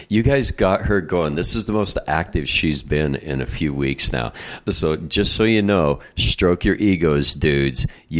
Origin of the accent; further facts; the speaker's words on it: Wyoming, United States; Yeah, and I can say that because I'm from Wyoming, so can you.